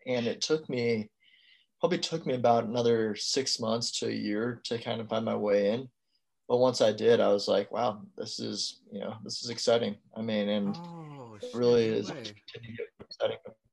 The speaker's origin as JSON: {"language": "English", "region": "California", "country": "United States", "tie": "born or raised there", "said": "So I was born here in California. So like Bay Area. Yeah, I grew up, you know, really locally."}